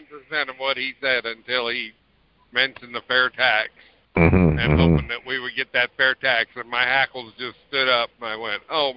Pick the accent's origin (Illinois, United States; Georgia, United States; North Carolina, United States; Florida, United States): North Carolina, United States; And another thing, I'm also from North Carolina.